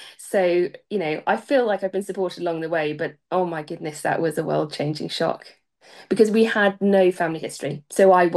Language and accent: English; Rutland, East Midlands, United Kingdom; So I grew up in Rutland, so not too far from my current seat where I represent now.